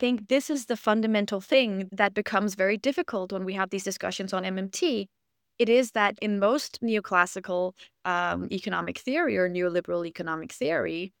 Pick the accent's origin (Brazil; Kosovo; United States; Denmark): Denmark; I grew up in Denmark, where we have a lot of what you're describing there.